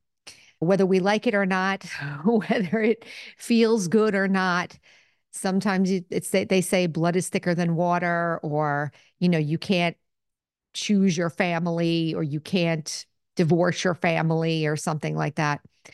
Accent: United States; And I come from a Italian-Irish cultural background, but I'm American, of course.

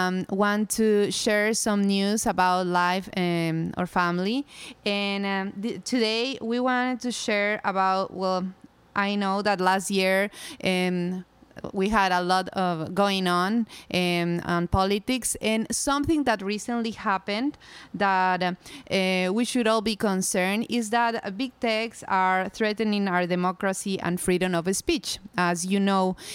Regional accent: Ecuador; moved away as an adult; now in Hawaii, United States; I'm from Ecuador, but I'm currently living here in Hawaii. I moved here last year

